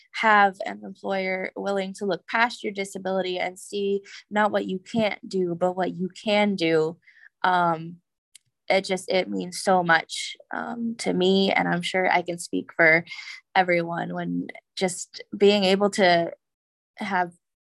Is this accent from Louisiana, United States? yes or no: no; Florida, United States; also born or lived in New Jersey; I grew up in Florida, but I was born in Jersey, and that's what my family's always called it.